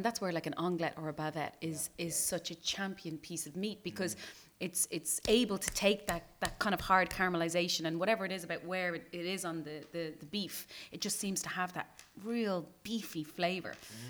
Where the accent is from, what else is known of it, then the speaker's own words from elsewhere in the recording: Tallaght, County Dublin, Ireland; in Tala, where I'm from. That's because I'm from Tala.